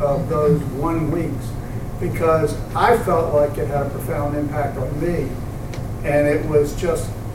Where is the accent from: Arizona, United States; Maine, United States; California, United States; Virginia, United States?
Virginia, United States; Portsmouth; Portsmouth, Virginia.